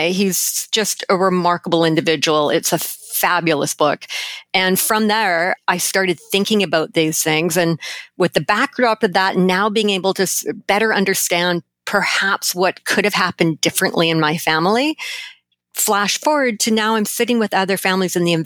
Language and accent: English; Canada; which is actually, as a Canadian, is kind of cool.